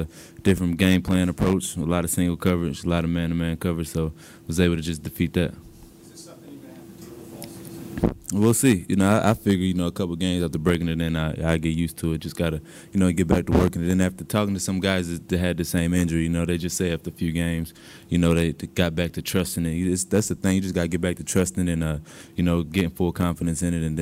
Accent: Charlotte, North Carolina, United States; born or raised there

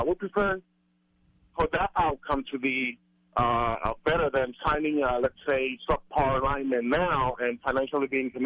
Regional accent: Puerto Rico; You know, I'm from Puerto Rico.

